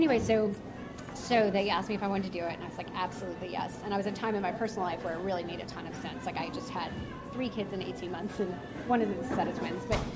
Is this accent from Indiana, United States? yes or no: no; New Orleans, Louisiana, United States; I'm from the South. I'm from New Orleans.